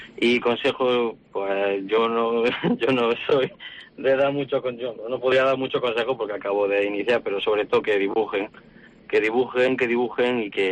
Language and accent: Spanish; Arjona, Andalusia, Spain; Sí, yo decidí volver a mis raíces, a mi provincia y a mi pueblo, que lo quiero mucho y le tengo mucho cariño, Arjona.